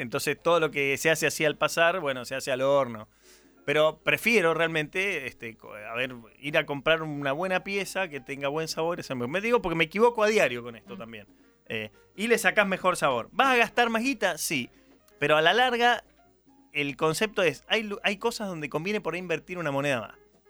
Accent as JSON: {"language": "Spanish", "region": "Mendoza", "country": "Argentina", "said": "A mi tierra."}